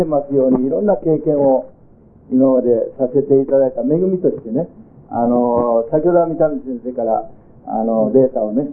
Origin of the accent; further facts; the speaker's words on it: Kyoto, Japan; 私は京都出身なもんですから